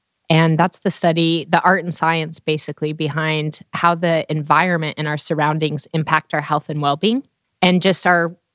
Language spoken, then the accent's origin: English; Wyoming, United States; So I'm originally from Wyoming. Both my mother and father's side of the family immigrated to the U.S. and homesteaded in Wyoming.